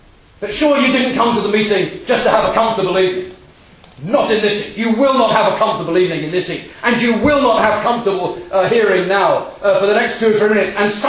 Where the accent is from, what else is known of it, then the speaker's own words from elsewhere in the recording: London, United Kingdom; the assembly in which I was brought up in South London